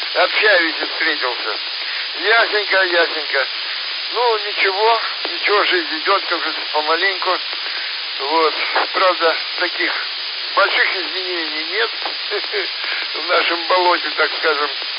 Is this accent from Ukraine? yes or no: yes; Shakhtarsk, Donetsk Oblast, Ukraine; Я твой земляк из Шахтерска. … из Шахтерска